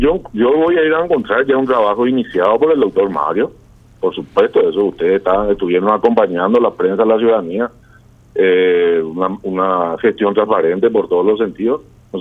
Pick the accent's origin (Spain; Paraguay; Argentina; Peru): Paraguay; soy paraguayo, soy padre de familia